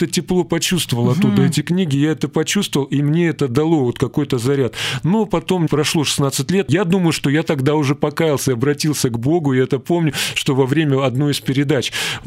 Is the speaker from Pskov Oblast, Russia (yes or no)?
no; Maykop, Adygea, Russia; born there; Родился я в Краснодарском крае, это Адыгея, Майкоп.